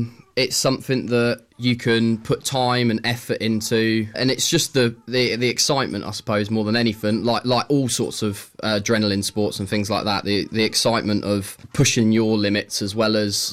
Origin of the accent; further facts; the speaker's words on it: Littleport, East of England, United Kingdom; I'm from Littleport. I'm 20 years old and I do some drifting.